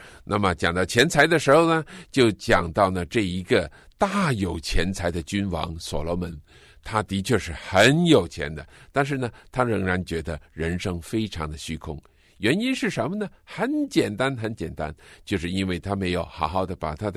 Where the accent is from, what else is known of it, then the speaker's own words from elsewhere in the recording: China; 今天我们中国人都很常常挂在嘴巴上的一句话，就是往前看